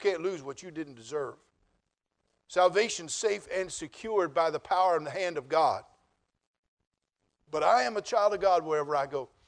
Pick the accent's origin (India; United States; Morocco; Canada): United States; Because I'm an American.